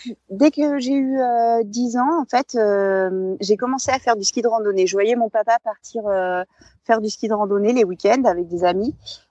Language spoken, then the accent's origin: French; Bourg-Saint-Maurice, Auvergne-Rhône-Alpes, France; je suis née en Savoie à Bourg-Saint-Maurice-les-Arcs et j'ai grandi et vécu en montagne toute ma vie jusqu'à présent.